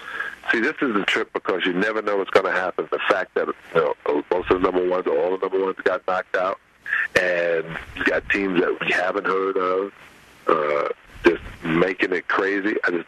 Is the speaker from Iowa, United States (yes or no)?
no; Brooklyn, New York, United States; Yeah, well, I was a Celtics fan growing up in Brooklyn. New York, which was a tough thing to do.